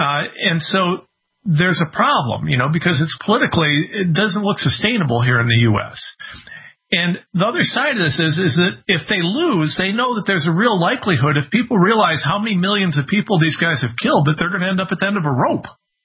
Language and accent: English; Ohio, United States; I said I'm a nobody from Ohio.